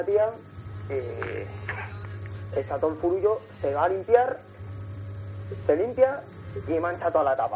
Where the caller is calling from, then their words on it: Burgos, Castile and León, Spain; Yo, de Burgos.